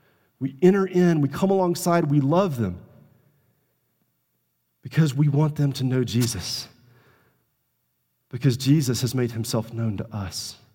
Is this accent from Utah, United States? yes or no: no; Tuscaloosa, Alabama, United States; I grew up in Tuscaloosa, Alabama, and I grew up with a really defined view of this is how we do things.